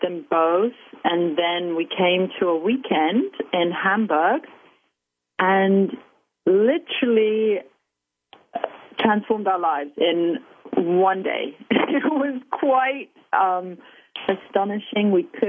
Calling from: Cambridge, East of England, United Kingdom; Cambridge, England.

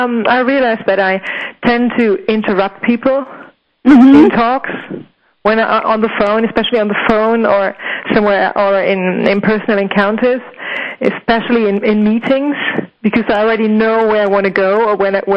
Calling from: Cologne, North Rhine-Westphalia, Germany; English is a second language; I'm calling from Cologne in Germany.

